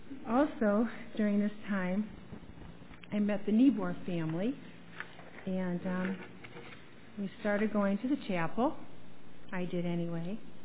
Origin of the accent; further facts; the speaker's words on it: Erie, Pennsylvania, United States; I grew up in Erie, PA, and some of you people are here tonight.